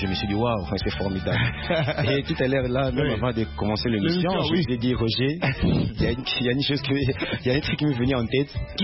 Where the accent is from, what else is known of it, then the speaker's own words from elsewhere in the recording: Matadi, Kongo Central, DR Congo; Je suis natif de Matadi et j'aime ma ville